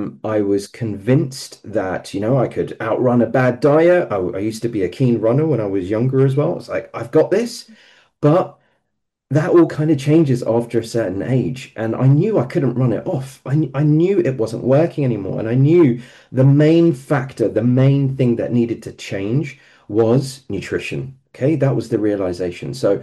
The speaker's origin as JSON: {"language": "English", "region": "London", "country": "United Kingdom", "tie": "born or raised there", "said": "I am in my 40s. I was born in East London, moved to West London in the 90s, and have been a Hujjat Stanmore member ever since."}